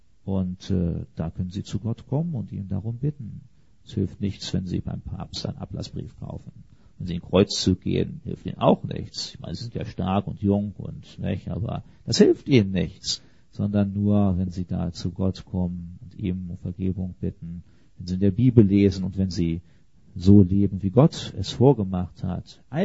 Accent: England, United Kingdom; Also ich muss sagen, die Stühle sind besser als damals bei uns in England.

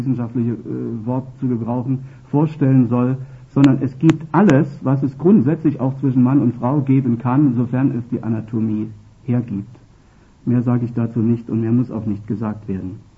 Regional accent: East Germany, Germany; da aus der DDR, wo ich herkomme, war das bisher anders

